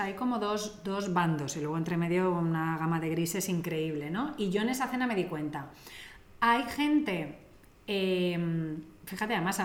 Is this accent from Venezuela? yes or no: no; Lloret de Mar, Catalonia, Spain; en mi pueblo está a una hora de Barcelona, entonces había mucha gente que venía los fines de semana